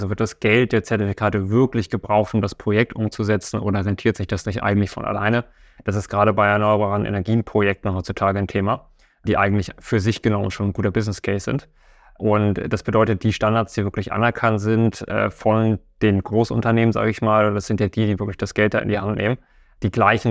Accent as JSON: {"language": "German", "region": "Hamburg", "country": "Germany", "said": "wir sind aus Hamburg"}